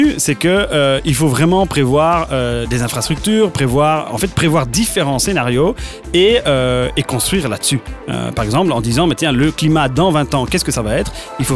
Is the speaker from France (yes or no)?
no; Liège, Wallonia, Belgium; Ça se passe à Liège, je suis liégeois, j'y vais.